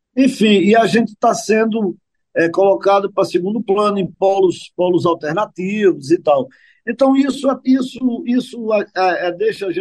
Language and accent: Portuguese; Pernambuco, Brazil; born there; No estado onde eu nasci. Pernambuco é um estado muito lindo